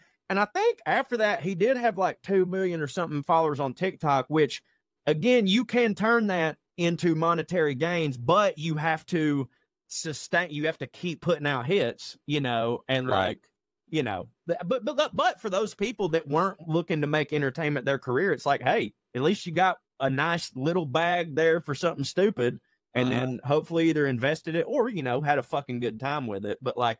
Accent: Birmingham, Alabama, United States; Seen y'all live several times. I'm from Birmingham.

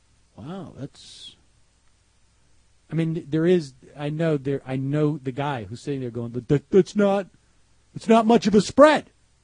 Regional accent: Massachusetts, United States; I'm from Massachusetts. We say RapeScan.

